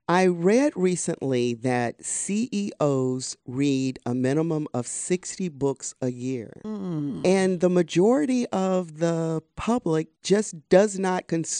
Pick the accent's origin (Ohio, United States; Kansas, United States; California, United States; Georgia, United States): Georgia, United States; Atlanta; And I know I kind of went over Wren's Nest right quick because I'm from Atlanta. So I'm very familiar with the Wren's Nest